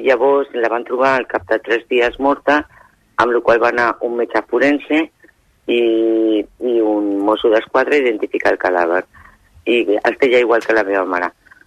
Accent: Barcelona, Catalonia, Spain; De Barcelona.

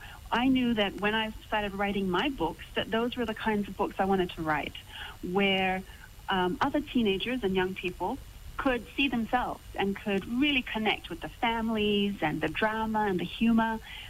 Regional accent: Samoa; Growing up in Samoa, there weren't a lot of books, but the books that we did get our hands on, I mean, we basically just, you know, reread them 20 million times.

